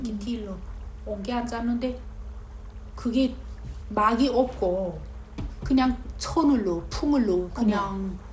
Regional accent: North Korea; born or raised there

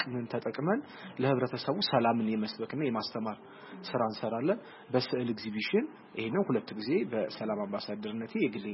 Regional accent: Bahir Dar, Amhara, Ethiopia; ተወልጄ ያደኩት ባህር ዳር ከተማ ነው። የምኖረው ባህር ዳር ከተማ ነው።

